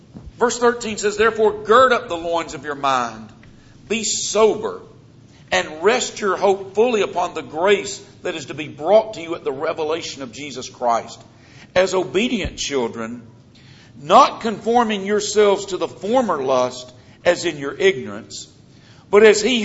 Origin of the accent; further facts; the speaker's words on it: the South, United States; accent: southern; noticed that I speak with what some would consider a southern accent. Do you know how I got my southern accent? I grew up in the South.